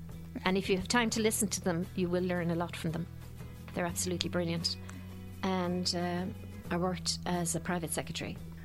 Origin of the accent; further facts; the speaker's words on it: Limerick, Munster, Ireland; born there; I live in Oakview Drive in Ballinacurra. I was born in Limerick.